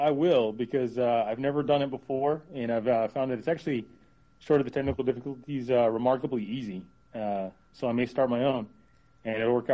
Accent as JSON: {"language": "English", "region": "Tennessee", "country": "United States", "said": "And, I put that out there because I'm from Tennessee, too."}